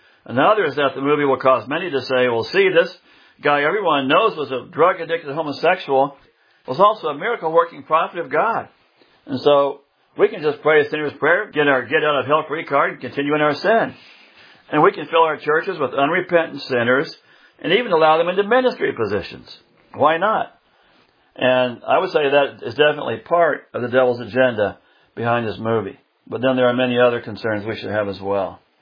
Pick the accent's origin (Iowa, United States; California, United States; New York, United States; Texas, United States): Iowa, United States; Des Moines; our little youth group at the Church of Christ I was raised at in Des Moines, Iowa.